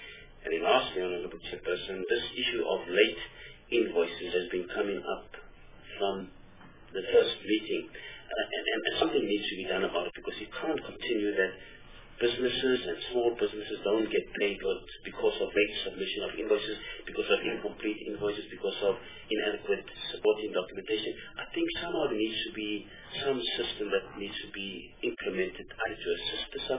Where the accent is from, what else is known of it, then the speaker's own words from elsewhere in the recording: Eastern Cape, South Africa; I am from the Eastern Cape, so obviously, you know, I represent the people of the Eastern Cape as well